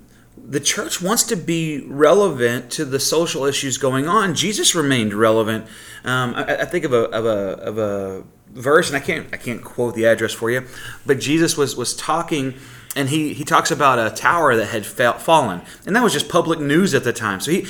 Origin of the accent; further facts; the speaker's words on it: Texas, United States; You know, I'm originally from Texas, but my Cowboys and stuff haven't done well for 20 years.